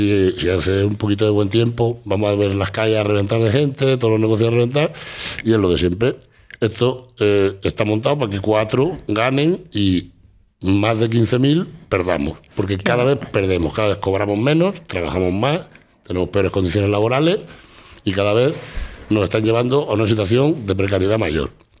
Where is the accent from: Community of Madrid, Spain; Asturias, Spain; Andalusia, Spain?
Andalusia, Spain; Granada; Nosotros somos andaluces, somos granadinos, vivimos aquí.